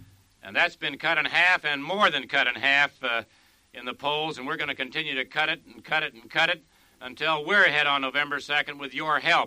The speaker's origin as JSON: {"language": "English", "region": "Kansas", "country": "United States", "said": "I can't compete with him on that basis because I'm from Kansas."}